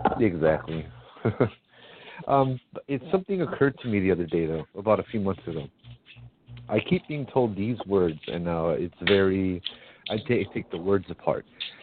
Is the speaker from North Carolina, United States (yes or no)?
no; Hawaii, United States; because as a Hawaiian, there are scholarships for me